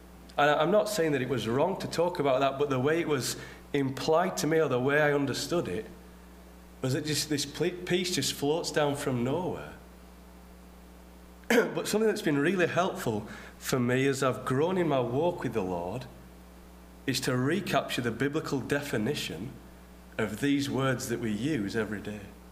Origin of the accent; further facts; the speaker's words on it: England, United Kingdom; So as you might be able to tell, I'm from England.